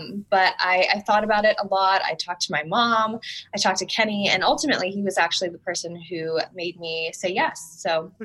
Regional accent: Puerto Rico; now in United States; I was born in Puerto Rico and I'm from there

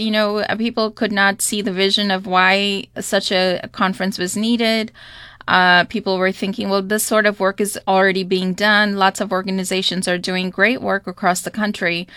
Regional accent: United States; We want to make sure we're building our collective power as American Muslims.

